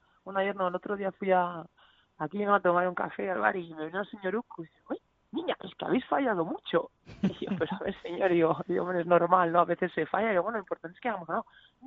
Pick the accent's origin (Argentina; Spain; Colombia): Spain; Cantabria; tengo ganas de volver a mi tierra, a mi gente y a mis paisanos. Ojalá algún día haya un equipo en Cantabria